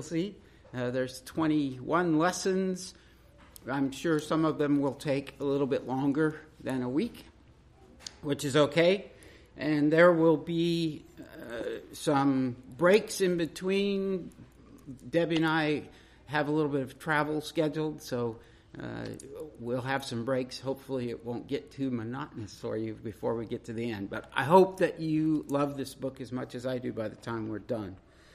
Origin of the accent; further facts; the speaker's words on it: Idaho, United States; also born or lived in Knoxville, Tennessee; We moved here about 2 years ago from Knoxville, Tennessee, but we are originally from Idaho, so this was moving home, and have grandkids in Boise.